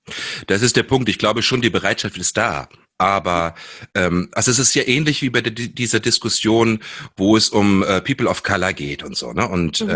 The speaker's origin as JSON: {"language": "German", "town": "Münchehof", "region": "Lower Saxony", "country": "Germany", "tie": "born or raised there", "said": "Wir sind in Seesen am Harz aufgewachsen … Ja, ja, und sogar noch beide auf Dörfern. Ich in Münchehof"}